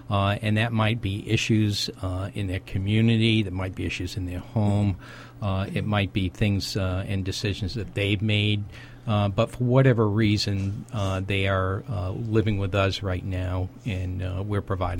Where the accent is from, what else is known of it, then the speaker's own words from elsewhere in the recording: New England, United States; accent: Boston; No, I'm from New England, thus the Boston accent.